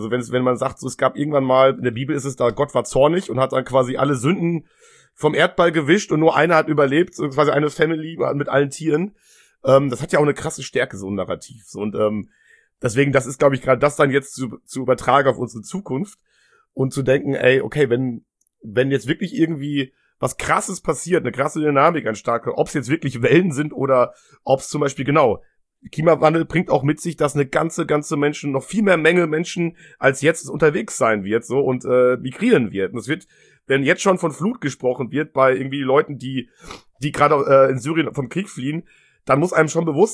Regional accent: Germany; Max und ich, wir sind beide in Deutschland aufgewachsen.

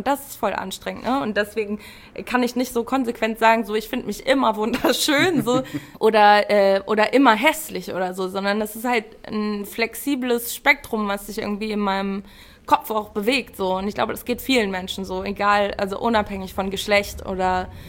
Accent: Ahrensburg, Schleswig-Holstein, Germany; born or raised there

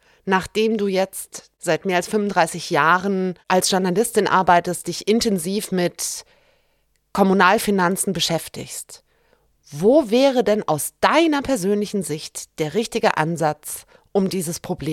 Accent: Freisbach, Rhineland-Palatinate, Germany; Unter anderem in Freisbach, wie du gesagt hast, meine Heimatgemeinde, meinem Heimatdorf.

